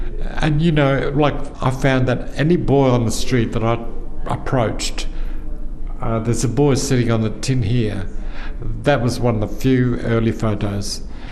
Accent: Darwin, Northern Territory, Australia; I'm from Darwin. I'm a Larrakia person. I was born in 1952 in May.

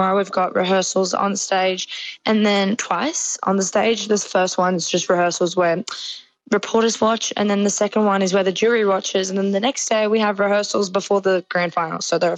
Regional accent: Sydney, New South Wales, Australia; born and raised in Sydney, Australia has been, you know, that's where I live.

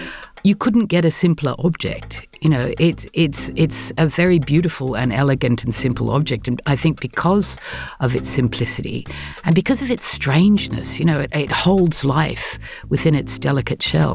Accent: Australia; now in London, United Kingdom; I'm an Australian writer who lives in London.

